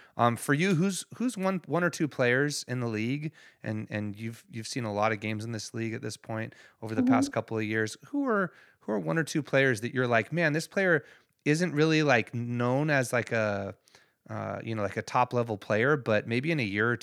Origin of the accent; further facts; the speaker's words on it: Cayucos, California, United States; because I grew up in Cayucas, and my best friend Miles was a Giants fan and I was a Dodgers fan